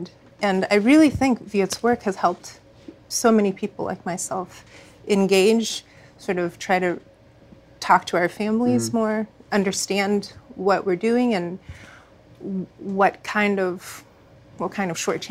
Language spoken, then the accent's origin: English; Virginia, United States; And I grew up in Virginia. And there was such an emphasis on assimilation